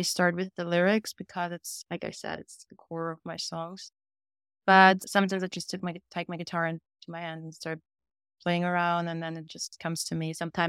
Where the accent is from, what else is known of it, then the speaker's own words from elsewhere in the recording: Vienna, Austria; now in Los Angeles, United States; I'm originally from Austria, Vienna, and I'm living in Los Angeles at the moment.